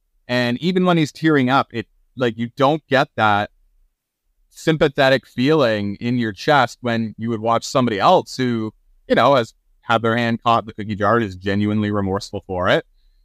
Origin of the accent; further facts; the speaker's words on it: Ontario, Canada; So I'm from Canada, Ontario specifically, small town, you know.